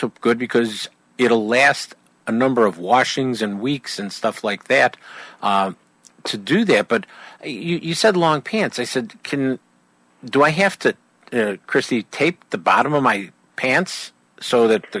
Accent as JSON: {"language": "English", "town": "Chicago", "region": "Illinois", "country": "United States", "said": "I'm from Chicago. You can tell somebody's from Chicago."}